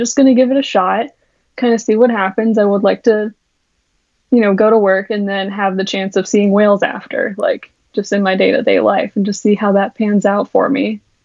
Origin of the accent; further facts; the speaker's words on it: South Dakota, United States; Yeah, so I'm originally from South Dakota.